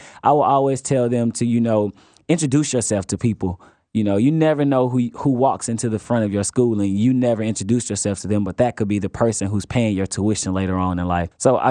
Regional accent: Highland Park, United States; I grew up in Highland Park, Paws Homes, West Side, so we moved around a lot.

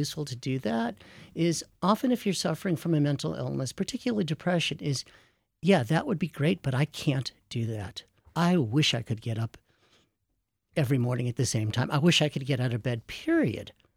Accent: Rochester, New York, United States; born there; also born or lived in Colorado; I was born in Rochester, but I lived in Colorado for almost 30 years.

